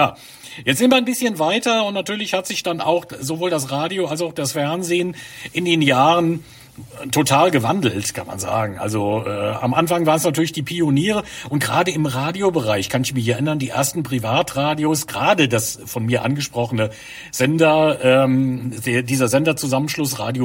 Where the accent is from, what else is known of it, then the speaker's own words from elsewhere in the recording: Holzheim, Rhineland-Palatinate, Germany; also born or lived in Niederneisen; aber wir in Holzheim im Rhein-Lahn-Kreis damals, oder wie gesagt, ich selbst bin ja gebürtig aus Niederneisen, Nachbarort